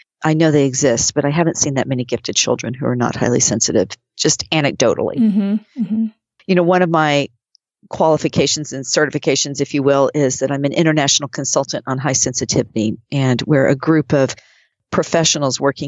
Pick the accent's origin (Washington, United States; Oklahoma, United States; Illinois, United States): Oklahoma, United States; And I grew up in Oklahoma where there was a commercial with a Native American man